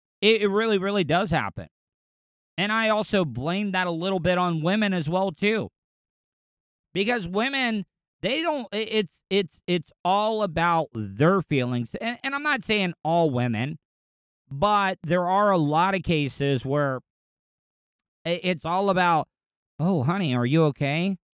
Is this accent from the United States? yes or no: yes; the South, United States; Like, men, especially in my case, growing up in the South, if you're depressed or you got some mental issue problems and stuff